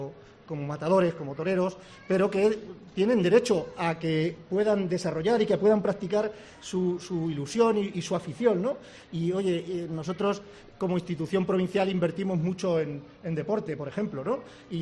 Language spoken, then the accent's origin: Spanish; Spain; está en nuestros genes, no solo como españoles